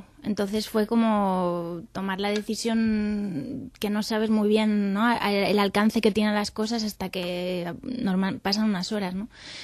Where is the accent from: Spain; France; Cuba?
France; crecí en Francia y lo hablo igual que español.